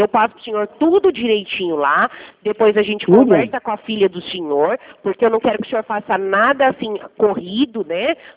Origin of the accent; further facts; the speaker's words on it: São Paulo, Brazil; eu não sou carioca, seu Sérgio, eu sou paulista.